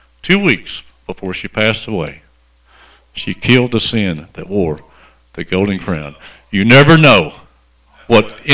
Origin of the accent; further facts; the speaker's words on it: West Helena, Arkansas, United States; I remember back when I was growing up as a boy, I grew up in West Helena, Arkansas.